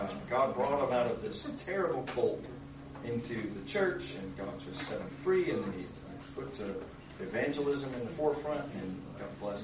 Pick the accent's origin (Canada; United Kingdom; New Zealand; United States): United States; Yeah, I know how it sounds. I'm an American. I get it.